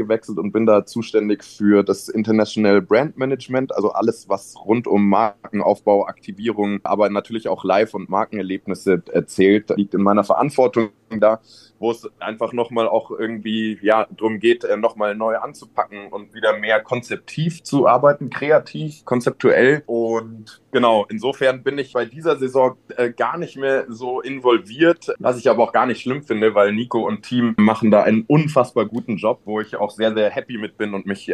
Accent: Germany; born there; Ich bin in Deutschland geboren, habe aber einen nigerianischen Hintergrund

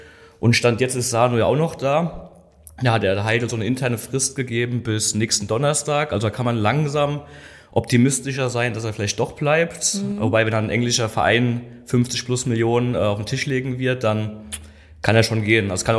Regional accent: Mainz, Rhineland-Palatinate, Germany; ich komme aus dem Vorort von Mainz, bin 34 Jahre alt

